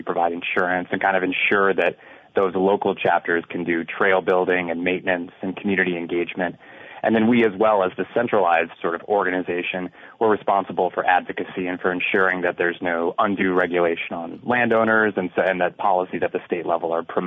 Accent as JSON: {"language": "English", "region": "Washington", "country": "United States", "said": "So I've only been in Vermont. I came from Washington State"}